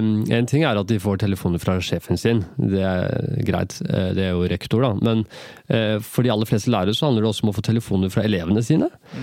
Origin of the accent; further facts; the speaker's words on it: Oslo, Norway; For der jeg kommer fra, altså Mortensrud. Men der foreldrene mine kommer fra, Tyrkia